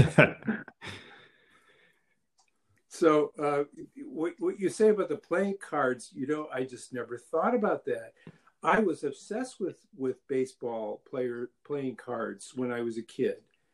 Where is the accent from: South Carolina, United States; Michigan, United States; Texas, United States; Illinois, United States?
Michigan, United States; Detroit; I was growing up in Detroit